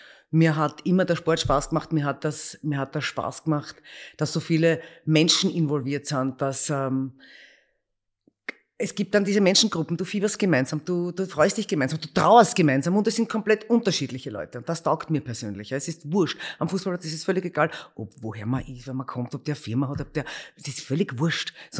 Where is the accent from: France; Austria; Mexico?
Austria; Vienna; Ich bin Wienerin.